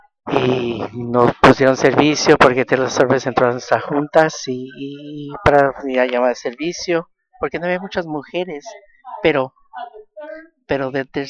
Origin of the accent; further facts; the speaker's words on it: California, United States; Porque soy del sur de California y está frío y no mezclamos.